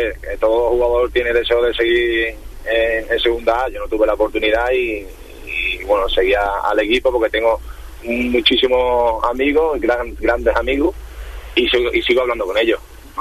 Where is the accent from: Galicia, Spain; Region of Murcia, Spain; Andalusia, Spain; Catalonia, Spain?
Andalusia, Spain; Málaga; en Málaga pues tuve la oportunidad de ascender mi tierra y disfrutarlo, vamos, como un niño chico